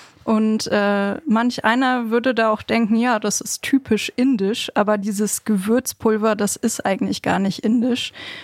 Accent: Bochum, North Rhine-Westphalia, Germany; Ich bin ja in Bochum groß geworden.

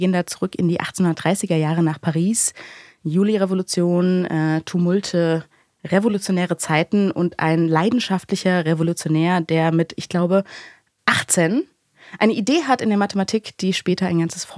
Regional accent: Mainz, Rhineland-Palatinate, Germany; Ja, tatsächlich, ich bin ja in Mainz aufgewachsen.

